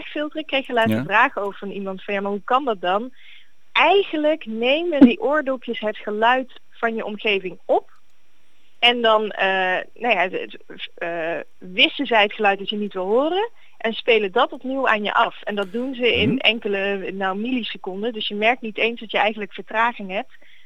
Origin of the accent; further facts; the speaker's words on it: Netherlands; accent: soft G; En dat zal wel liggen aan mijn zachte G.